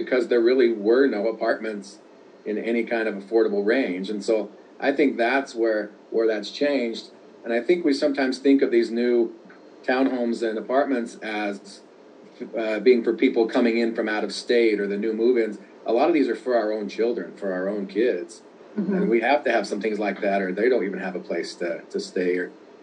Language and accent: English; South Ogden, Utah, United States; So 30 years ago, I grew up in South Ogden. 30 years ago, I got married, got an apartment in South Ogden